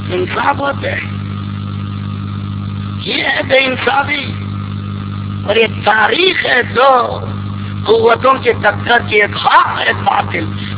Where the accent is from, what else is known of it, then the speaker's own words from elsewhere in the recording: India; یہاں کے انسان میں ہندوستان سے تعلق رکھتا ہوں